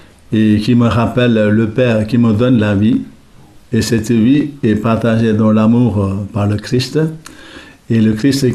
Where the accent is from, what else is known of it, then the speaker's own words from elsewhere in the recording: Sri Lanka; now in France; Eh bien, moi, je suis d'origine du Sri Lanka et un Tamoul persécuté.